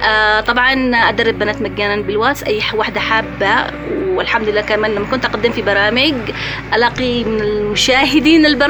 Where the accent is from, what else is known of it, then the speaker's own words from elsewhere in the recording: Yemen; وقت الأزمة اللي حصلت عندنا في اليمن